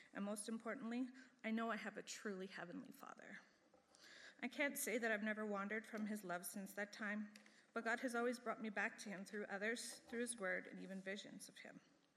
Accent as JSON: {"language": "English", "town": "Edmonton", "region": "Alberta", "country": "Canada", "tie": "born there", "said": "I was born in Edmonton in January of 1980."}